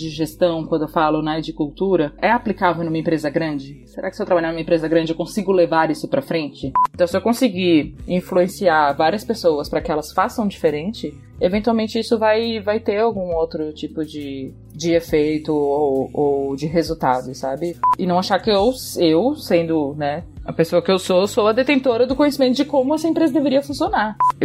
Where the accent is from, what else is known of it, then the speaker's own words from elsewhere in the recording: Florianópolis, Santa Catarina, Brazil; Eu sou catarinense, morei a vida toda praticamente em Santa Catarina, mais especificamente em Florianópolis. Estudei, né? Vivi toda a vida jovem lá.